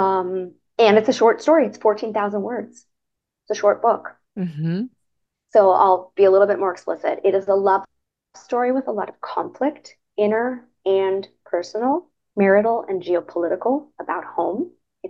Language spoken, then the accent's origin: English; California, United States; So I grew up in the Bay Area.